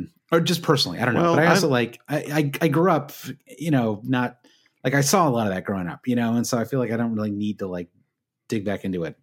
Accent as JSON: {"language": "English", "region": "Michigan", "country": "United States", "said": "I kind of grew up, you know, I'm from Michigan, and so I remember watching Roger and Me when I was young."}